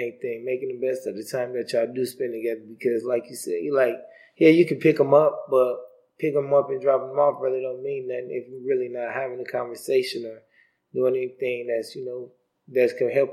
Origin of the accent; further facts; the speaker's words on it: Minnesota, United States; I grew up in Minnesota. She lived in Chicago.